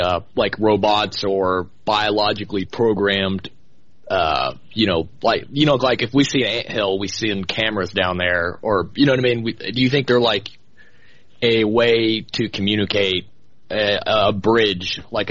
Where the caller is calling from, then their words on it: Oklahoma, United States; Oklahoma.